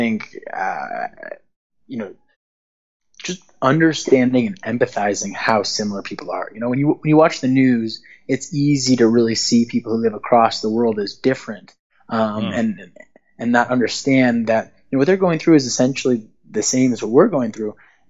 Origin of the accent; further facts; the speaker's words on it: Chicago, Illinois, United States; When I grew up there, I was in the suburbs. It was incredibly safe, and it still is incredibly safe